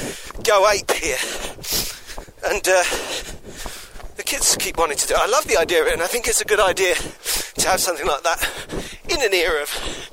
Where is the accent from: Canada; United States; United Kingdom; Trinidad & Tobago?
United Kingdom; London; I'm from London.